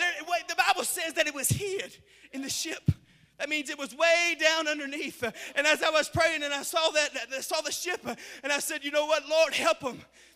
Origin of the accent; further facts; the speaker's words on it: Mexico; I remember growing up in Mexico and learning the language